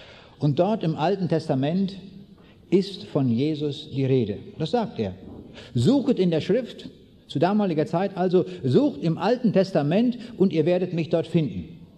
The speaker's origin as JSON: {"language": "German", "town": "Braunschweig", "region": "Lower Saxony", "country": "Germany", "also_born_or_lived": "East Prussia", "said": "Ich komme aus Braunschweig, aber geboren bin ich in Ostpreußen 1937."}